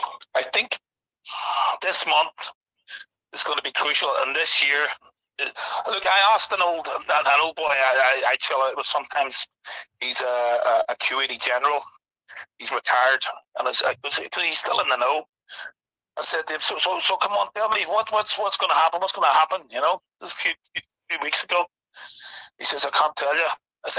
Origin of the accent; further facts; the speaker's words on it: Belfast, Northern Ireland, United Kingdom; Growing up in Belfast, you just see straight through it, mate.